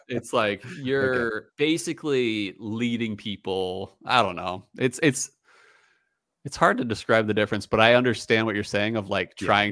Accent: Philadelphia, Pennsylvania, United States; No, he's an old friend. We grew up together in Philly.

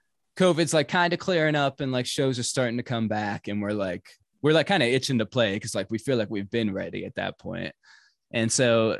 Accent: Pennsylvania, United States; now in Pittsburgh, United States; So we're all currently living in Pittsburgh, although I'm from Katanning, which is about an hour north of Pittsburgh.

